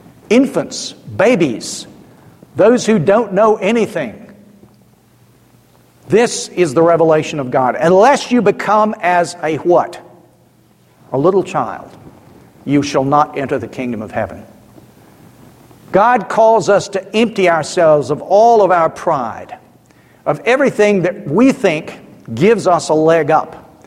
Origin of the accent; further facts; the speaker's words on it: Georgia, United States; now in England; One of the things that came as a shock to me when I moved to England was that, growing up in South Georgia, everybody speaks to everybody.